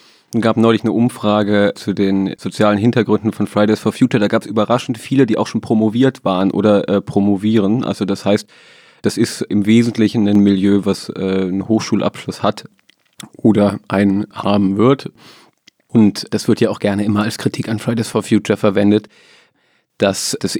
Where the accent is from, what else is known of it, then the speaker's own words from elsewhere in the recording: Hesse, Germany; Ich komme da aus der Nähe her, aus Nordhessen